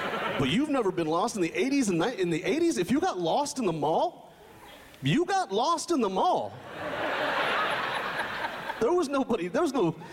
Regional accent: Texas, United States; I'm from Texas. That's where I grew up. Grew up in Texas.

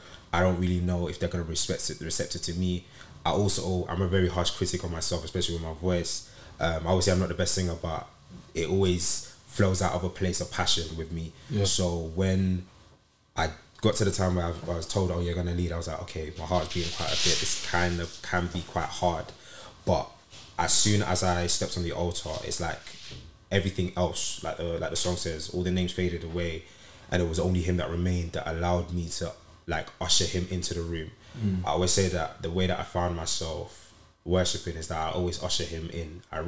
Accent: London, United Kingdom; I'm 24 years old. I am from East London. I always say this, that I'm just a kid from East London who God has chose to use.

